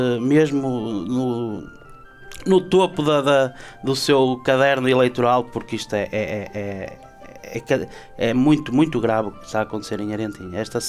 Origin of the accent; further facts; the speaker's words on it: Cunha, Braga, Portugal; Cunha também, que tenho muita família em Cunha, está-me no coração e vai estar sempre, porque foi a minha terra natal